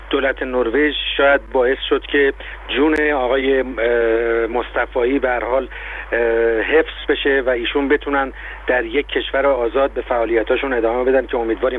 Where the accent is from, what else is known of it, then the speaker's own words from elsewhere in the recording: Iran; هممون دیگه در این شرایط بسیار حساس کشورمون به عنوان یک ایرانی